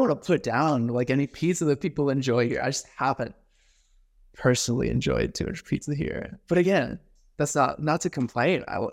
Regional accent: New Haven, Connecticut, United States; also born or lived in New York City, United States; So I've lived a lot of my life in New York City, but also I grew up in Connecticut. on the shoreline of Connecticut, on the Atlantic Ocean there, with Long Island Sound. The city that I'm from is called New Haven, Connecticut

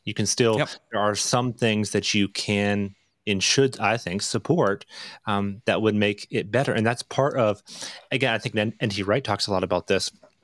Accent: Canada; But I say that as a non-gun owner and as a Canadian as well.

